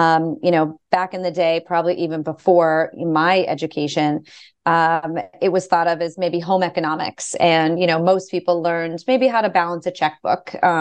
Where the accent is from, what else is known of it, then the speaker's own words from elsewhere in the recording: Boston, Massachusetts, United States; I am a Boston born and bred resident. I grew up actually in the South End.